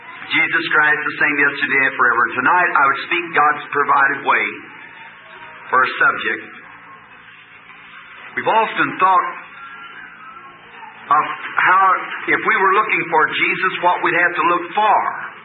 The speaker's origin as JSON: {"language": "English", "region": "Arkansas", "country": "United States", "said": "Say, I'm from Arkansas."}